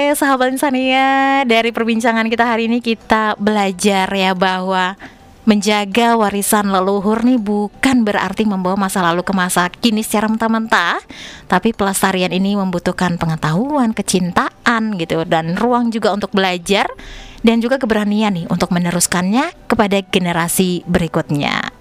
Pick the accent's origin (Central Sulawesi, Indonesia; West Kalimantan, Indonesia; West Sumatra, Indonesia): Central Sulawesi, Indonesia; Banggai; Masa kita sebagai warga Banggai gak bangga dengan itu kan?